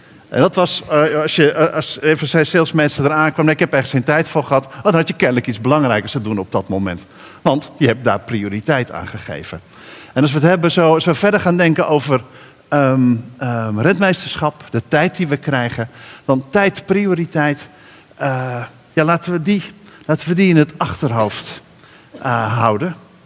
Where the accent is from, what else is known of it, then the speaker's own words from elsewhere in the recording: Bible Belt, Netherlands; Wij komen uit de Bijbelbelt. Het vreugdeloze, niks mogen en hunkeren tot de winkels weer een keer opengaan.